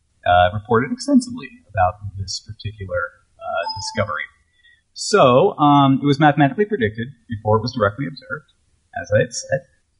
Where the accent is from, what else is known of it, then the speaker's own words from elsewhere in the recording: United States; I'm American.